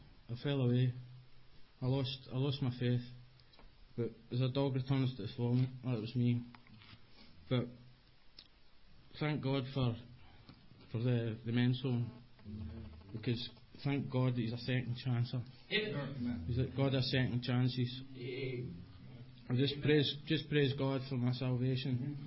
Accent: Scotland, United Kingdom; I can't say it in English. I'm Scottish. Say it in Scottish.

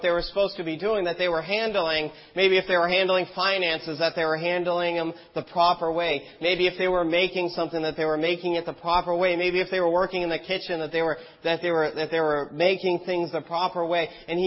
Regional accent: United States; I'm from the States.

